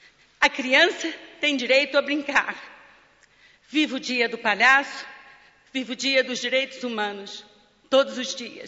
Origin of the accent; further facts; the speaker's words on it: Brazil; now in Portugal; apesar de ser brasileira e gostar muito da minha nacionalidade, eu hoje quero falar como portuguesa